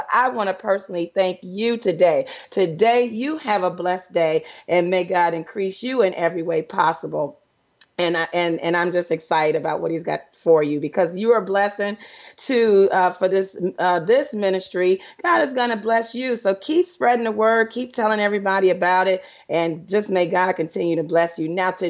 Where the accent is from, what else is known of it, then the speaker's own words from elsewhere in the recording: Detroit, Michigan, United States; And then we have in Detroit, Michigan, my hometown